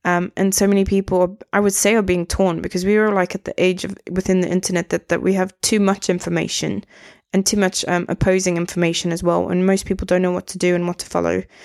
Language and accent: English; South Africa; I'm from South Africa